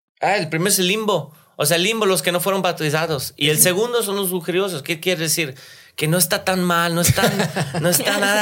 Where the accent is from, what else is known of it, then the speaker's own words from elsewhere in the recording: Italian-speaking Switzerland, Switzerland; yo soy de Suiza italiana